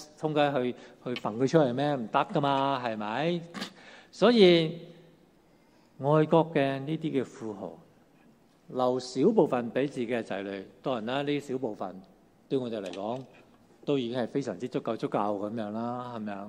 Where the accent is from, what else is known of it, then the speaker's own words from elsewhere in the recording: China; 那我们中国人是怎样呢？